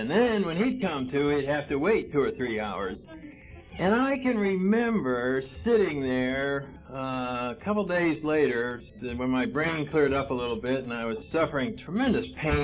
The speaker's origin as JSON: {"language": "English", "region": "Connecticut", "country": "United States", "tie": "born or raised there", "said": "I come from the East Coast, up in Connecticut, and was brought up there, very conservative parents"}